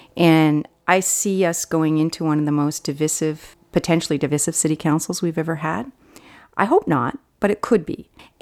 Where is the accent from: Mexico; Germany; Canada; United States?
Canada; Nelson, British Columbia; born there; I was born in Nelson, and my father and mother put all five of us into a station wagon to move down while he went to SFU, doing his PhD.